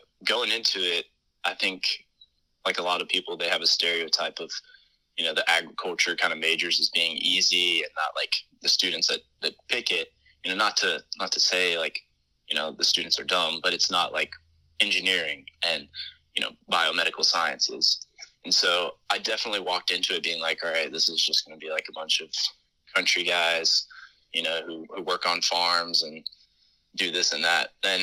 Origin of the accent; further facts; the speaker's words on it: Auburn, Alabama, United States; Yeah, so I'm actually from Auburn. I've lived here almost my entire life. Went all through grade school here.